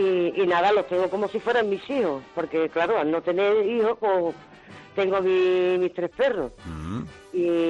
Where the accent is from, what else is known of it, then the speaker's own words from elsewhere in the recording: Seville, Andalusia, Spain; soy de Sevilla.